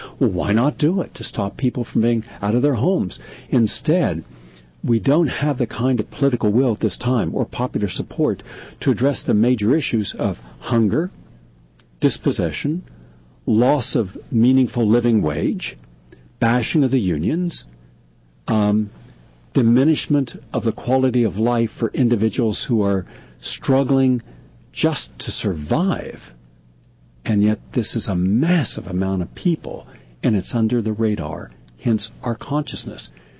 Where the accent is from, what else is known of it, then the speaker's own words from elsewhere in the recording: Appalachia, United States; They were certainly prevalent where I grew up in Appalachia